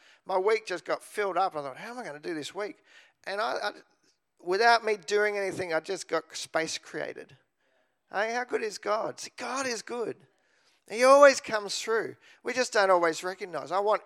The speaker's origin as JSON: {"language": "English", "country": "Australia", "said": "because I'm beautifully Australian."}